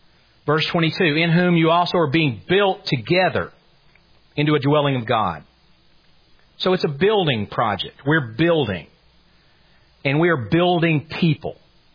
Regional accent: Duluth, Georgia, United States; I grew up here. My wife and I grew up in Duluth.

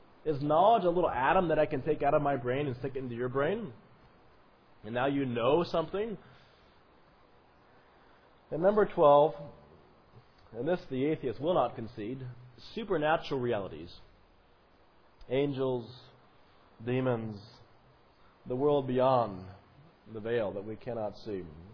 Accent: Colorado, United States; I grew up in Colorado, and you can go back and forth about, across the Continental Divide

